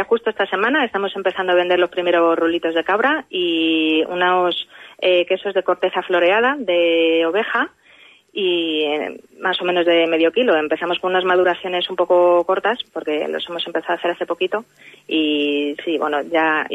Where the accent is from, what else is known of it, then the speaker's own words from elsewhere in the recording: Madrid, Community of Madrid, Spain; moved away; Mi madre nació aquí en Bedemarván y nada, y antes vivíamos en Madrid. Nacimos en Madrid y vivimos hasta el 2016, ¿sí? Que nos animamos a venir aquí.